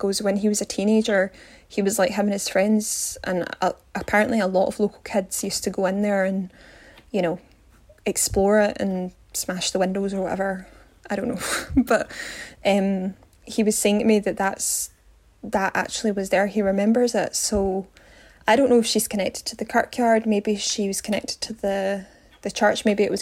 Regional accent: Glasgow, Scotland, United Kingdom; I'm from Glasgow in Scotland

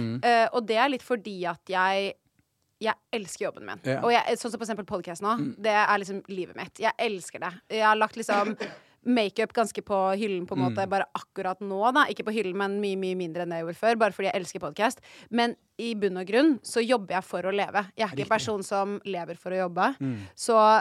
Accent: Oslo, Norway; Jeg er fra Oslo Vestkant

